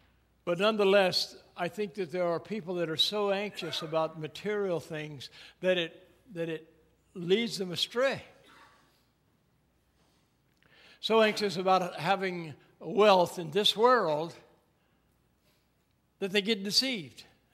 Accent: Scotland, United Kingdom; Well, first of all, being a Scot, I know nothing's free.

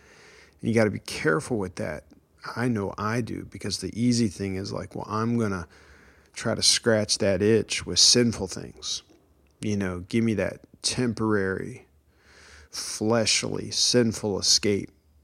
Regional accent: United States; I'm very privileged in many ways because I'm American. I live in America.

